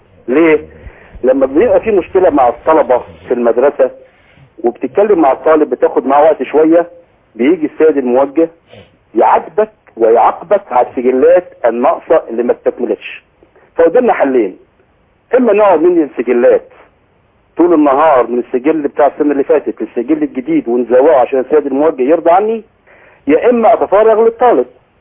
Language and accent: Arabic; Egypt; الحاجة التانية المشكلة الموقوتة عندنا في مصر ليس طلبة الشوارع.